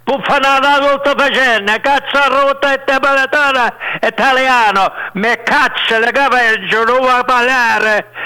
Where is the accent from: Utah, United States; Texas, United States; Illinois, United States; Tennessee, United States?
Illinois, United States; Chicago; Barney Ross was from my hometown and my neighborhood in Chicago.